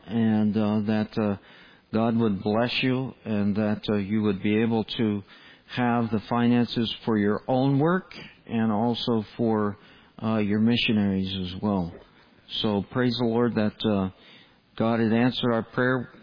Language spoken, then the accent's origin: English; United States; I know because I'm American myself